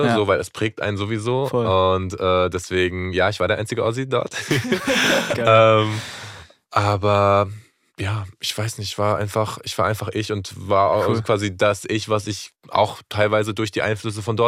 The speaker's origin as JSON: {"language": "German", "region": "Mecklenburg-Vorpommern", "country": "Germany", "said": "weil ich bin zum Beispiel nicht so der typische Mecklenburger. Die typischen Mecklenburger sind ja eher so ein bisschen reserviert"}